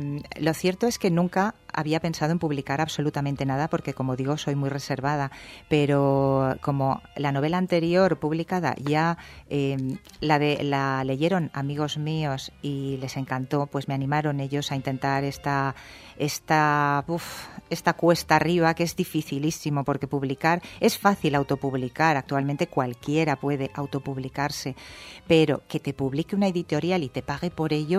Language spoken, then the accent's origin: Spanish; Banyeres de Mariola, Valencian Community, Spain; es una editorial valenciana, como yo, y soy de Bañeres de Mariola, alicantina, o sea, por los cuatro costados, pertenezco a la comunidad valenciana y además la adoro